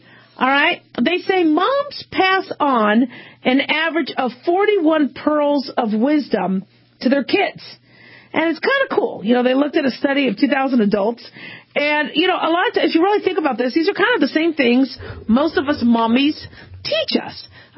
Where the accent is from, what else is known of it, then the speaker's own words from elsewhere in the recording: Phoenix, Arizona, United States; I grew up in Phoenix and it hardly rains except monsoon.